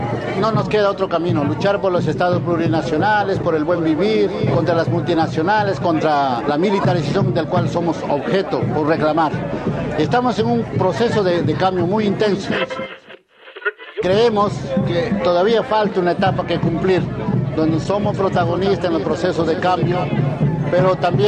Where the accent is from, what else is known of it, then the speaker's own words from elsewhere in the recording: Peru; yo soy peruano. Yo represento a una organización de los pueblos andinos, la CAOI